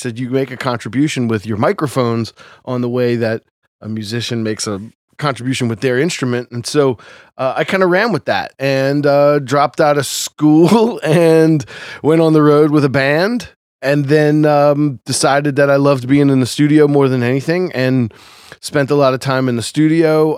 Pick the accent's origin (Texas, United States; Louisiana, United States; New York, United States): Louisiana, United States; New Orleans; born and raised in New Orleans.